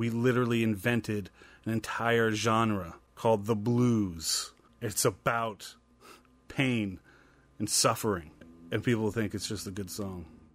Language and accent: English; Vermont, United States; Growing up in Vermont as a black man, going on 40 years now